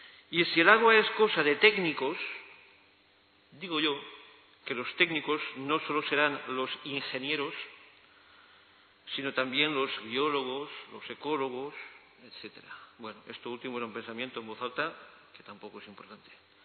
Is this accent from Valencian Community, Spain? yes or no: yes; Valencia, Valencian Community, Spain; Miren, yo vengo de Valencia, saludo a los paisanos que hay por ahí